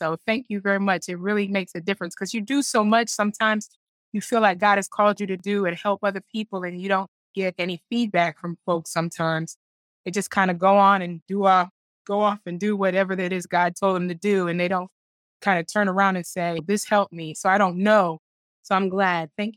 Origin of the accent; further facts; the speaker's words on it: New York City, New York, United States; I grew up in New York City. So I went from New York City to Columbus, Ohio, to Nashville, Tennessee, to Jacksonville, Florida.